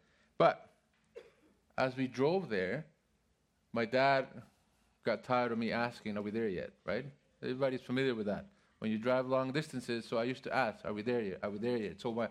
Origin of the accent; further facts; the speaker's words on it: Mexico City, Mexico; I grew up in Mexico City.